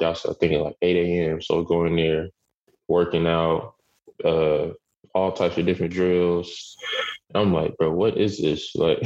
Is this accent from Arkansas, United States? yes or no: yes; Arkansas, United States; And growing up in Arkansas, like, I would always be in the gym